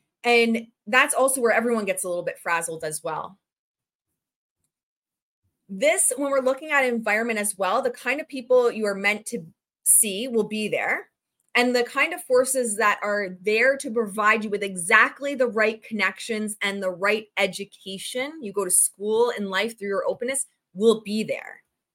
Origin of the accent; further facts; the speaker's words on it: Ontario, Canada; in Ontario, Canada, where I am, despite me having an American flag on my coat, I am Canadian.